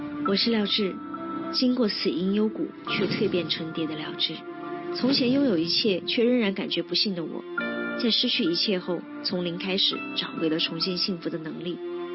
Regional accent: Hanwang, Sichuan, China; 如果说现在弟兄姐妹们能够来到四川，来到我的家乡汉望镇的话，

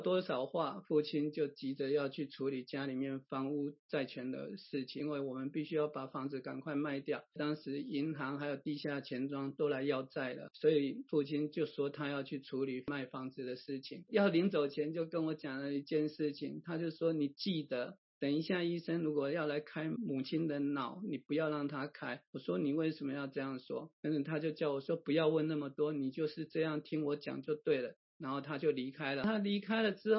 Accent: Taiwan; now in United States; 因为我从台湾过来，结合了台湾的糕饼的技术跟日本的技术，跟来到美国几年后的心得

